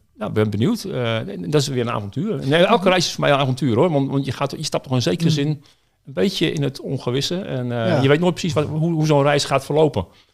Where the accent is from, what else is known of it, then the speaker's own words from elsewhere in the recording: Netherlands; Wij komen uit de Nederlandse cultuur, waarin waarheid een hele hoge waarde heeft.